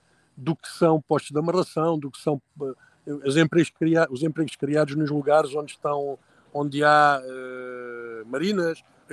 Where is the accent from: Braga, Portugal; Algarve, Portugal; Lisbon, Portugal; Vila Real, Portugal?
Algarve, Portugal; Neste momento, no Algarve, eu sou do Algarve, como sabes, sou diretor da Marina da Albufeira